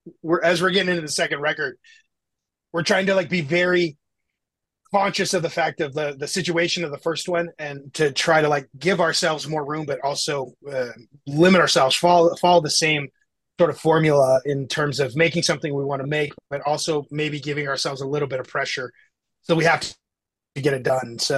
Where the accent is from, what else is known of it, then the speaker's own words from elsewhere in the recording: Park City, Utah, United States; talking about how I grew up and growing up in Park City, Utah, and, you know, the music scene that was in Salt Lake City